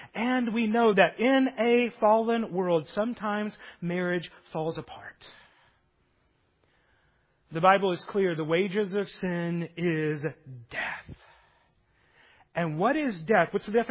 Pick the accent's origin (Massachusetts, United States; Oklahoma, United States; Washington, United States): Oklahoma, United States; All right, I'm from Oklahoma. I had to say it like that.